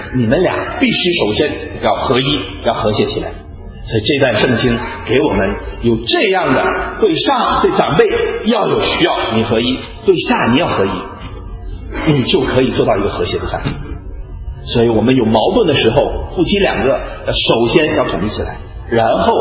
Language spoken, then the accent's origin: Chinese; China; 所以我们中国人都知道，最近啊，我们跟台湾海峡这样的一种关系